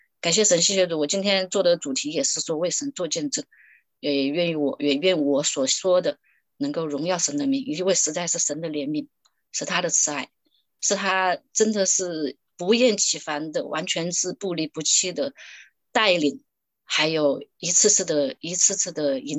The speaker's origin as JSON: {"language": "Chinese", "country": "China", "tie": "born or raised there", "said": "很小我们大陆这边的1分钱2分钱我们都攒在一个存钱罐里面，"}